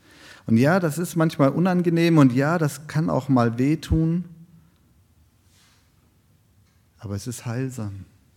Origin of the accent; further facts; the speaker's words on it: Baden-Württemberg, Germany; ich bin ja gebürtiger Schwabe.